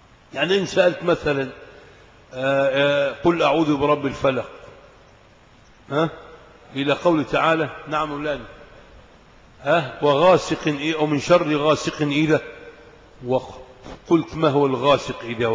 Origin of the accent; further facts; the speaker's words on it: Egypt; كشف الوجه كان يعد مذمة في قرانا، في قرى مصر قبل ثورة 52